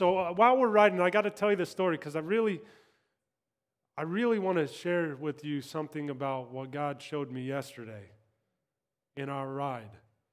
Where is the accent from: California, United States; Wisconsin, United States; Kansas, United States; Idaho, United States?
Kansas, United States; Now, oftentimes that direction on a highway, I'm from Kansas, so on a highway, this is your direction.